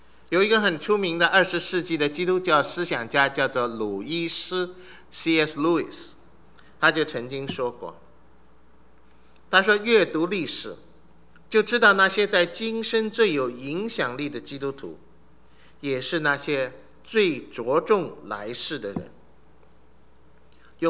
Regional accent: China; 我们中国人特别欢喜玉，所以对那个玉特别有感情

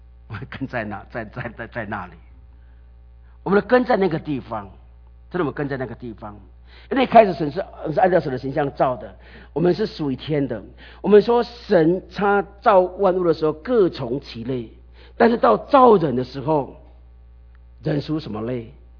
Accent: China; now in United States; 就像我们来到美国，我们如果很想念我们的故乡，我们能不能回去？可能买个票我们就回去了。我们中国人都有

